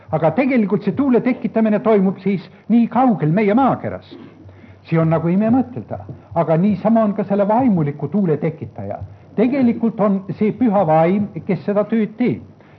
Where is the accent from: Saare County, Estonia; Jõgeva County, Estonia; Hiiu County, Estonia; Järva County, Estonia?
Saare County, Estonia; Mina olen sündinud ja kasvanud seal maal, mida nimetati tuulikute maaks.